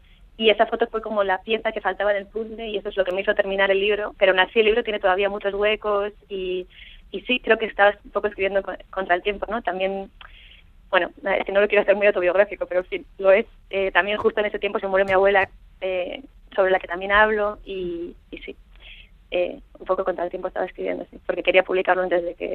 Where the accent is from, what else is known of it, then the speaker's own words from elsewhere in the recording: Basauri, Basque Country, Spain; also born or lived in Paris; now in New York, United States; Yo realmente me fui a París, yo me fui hace 10 años ya de Basauri. Y en Nueva York hace 5 años que estoy